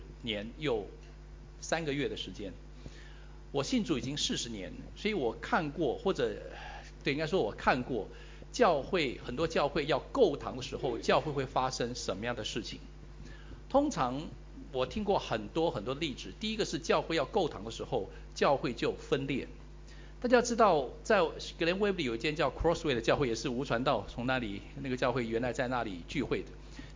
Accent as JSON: {"language": "Chinese", "country": "China", "said": "我们中国人有句话说"}